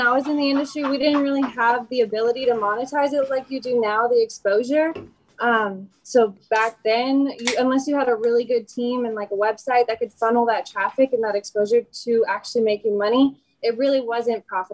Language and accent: English; Wisconsin, United States; So I started in the industry at 18. I'm from Wisconsin. I'm 27 now